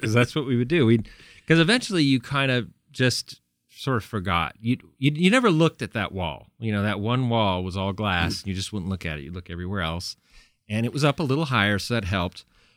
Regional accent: California, United States; I grew up in California.

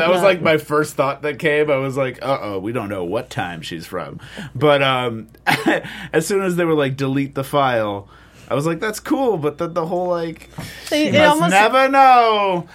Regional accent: New England, United States; I'm from New England. I like to put maple syrup in there.

